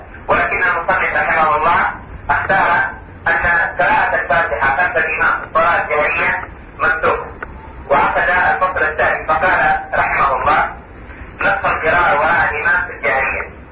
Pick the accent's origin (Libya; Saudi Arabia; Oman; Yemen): Saudi Arabia; عندنا في المملكة العربية السعودية